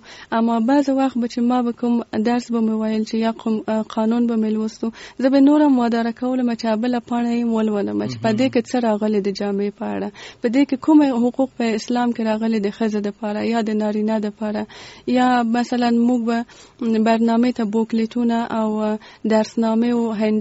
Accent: Kabul, Afghanistan; زه په کابل کې زغیدلې یم او دلته مجوون کړی.

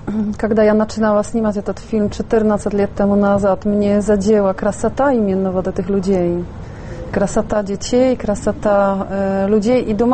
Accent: Poland; Почему я из Польши приехала в Россию, значит, у меня критика уже в другую сторону идет. Как бы критика идет с моей стороны, почему не у себя, да?

